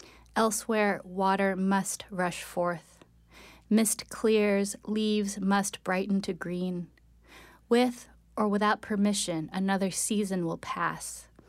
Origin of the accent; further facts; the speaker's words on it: Los Angeles, California, United States; my mother is Korean, and she immigrated from Korea when she was 16 years old. And so I grew up in Los Angeles, but my grandmother and my family lived in Koreatown.